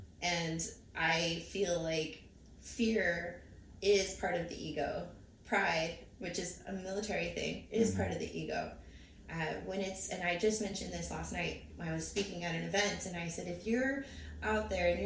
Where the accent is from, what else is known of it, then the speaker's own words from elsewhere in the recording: United States; first language Spanish; English is a second language; I am Hispanic American, so Spanish is my first language. We grew up in a super Catholic household.